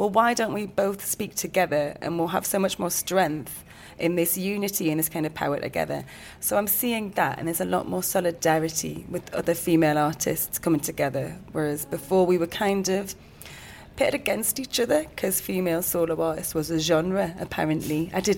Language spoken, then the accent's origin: English; North East England, United Kingdom; Mate, I'm half Pakistani, half Geordie.